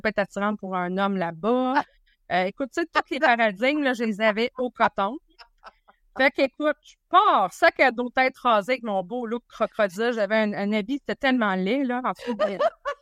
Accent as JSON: {"language": "French", "region": "Quebec", "country": "Canada", "said": "J'avais jamais voyagé de ma vie. Je viens de la Gaspésie."}